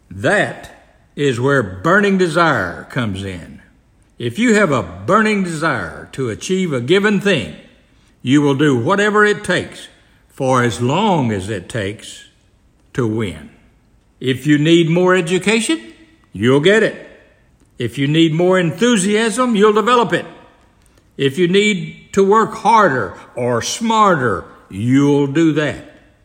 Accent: Arkansas, United States; moved away as an adult; I grew up in Arkansas and left public school after the ninth grade. At age 22, I went to work for a life insurance company in Oklahoma as an agent.

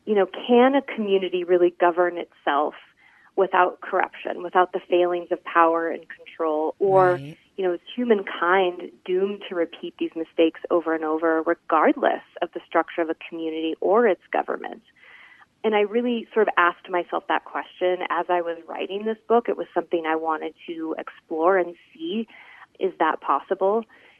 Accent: Oregon, United States; And in growing up in Oregon in the 80s, you know, I was exposed to just more of that natural living lifestyle, alternative communities.

